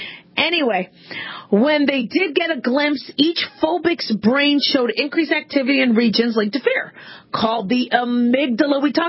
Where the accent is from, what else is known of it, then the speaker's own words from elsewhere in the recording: Phoenix, Arizona, United States; Now, I grew up around snakes and scorpions and spiders and black widows, you know, growing up in Phoenix